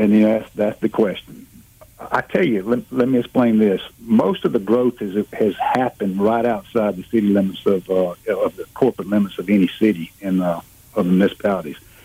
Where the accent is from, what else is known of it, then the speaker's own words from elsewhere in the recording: Dothan, Alabama, United States; Well, I grew up in Dothan, but I'm just a small town guy. I've never lived north of Troy